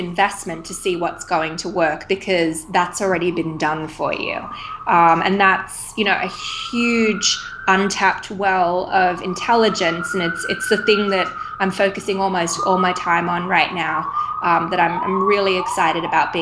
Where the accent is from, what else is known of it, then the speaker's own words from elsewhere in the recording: Sydney, New South Wales, Australia; moved away; Australia is a beautiful life. I'm born and raised in Sydney and it's very, very comfortable